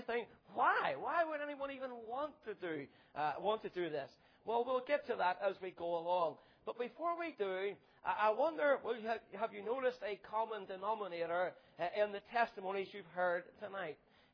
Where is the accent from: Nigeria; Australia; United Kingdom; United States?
United Kingdom; We're so British whenever we go away, aren't we?